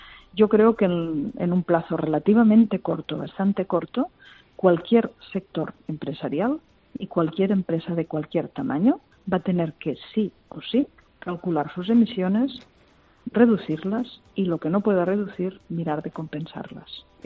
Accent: Catalonia, Spain; Yo soy de una de las zonas más afectadas de España. Sí. Soy del Delta del Ebro

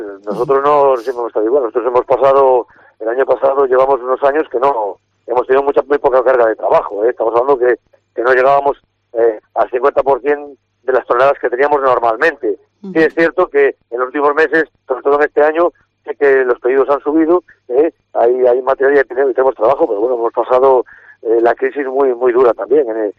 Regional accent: Castile and León, Spain; la mayoría somos de aquí del Bierzo, todos.

